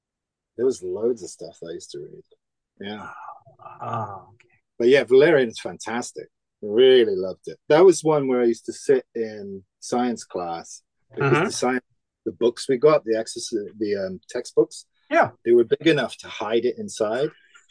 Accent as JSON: {"language": "English", "region": "London", "country": "United Kingdom", "tie": "born or raised there", "said": "I grew up in Southeast London. And then I kind of, because I grew up in a, my mother's Polish. My mother was Polish, and I grew up on going to Poland a lot"}